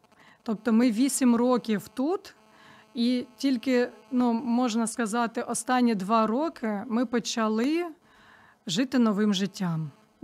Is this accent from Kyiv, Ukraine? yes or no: no; Donetsk Oblast, Ukraine; я сама родом з Донецької області